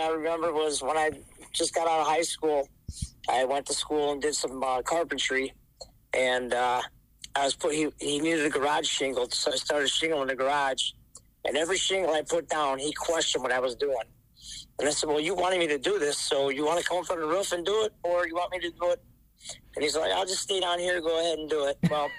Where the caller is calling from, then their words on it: Indiana, United States; I'm actually in Indiana, sitting in my car.